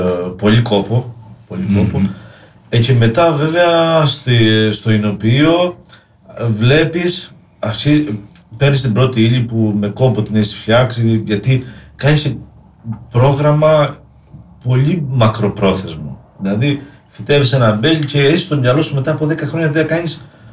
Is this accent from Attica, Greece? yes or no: no; Dafnes, Crete, Greece; born there; Εγώ γεννήθηκα στις Δαφνές, ο πατέρας μου αμπελουργός, ο παππούς μου αμπελουργός.